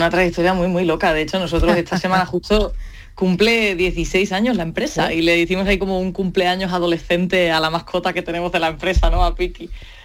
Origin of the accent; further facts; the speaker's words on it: Málaga, Andalusia, Spain; casi todos somos malagueños, vivimos por aquí, por los pueblos de la costa